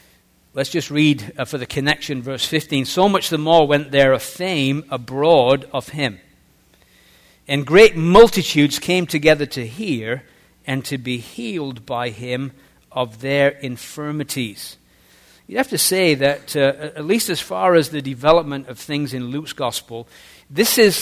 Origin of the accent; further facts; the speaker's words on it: England, United Kingdom; And I love to say this, being an Englishman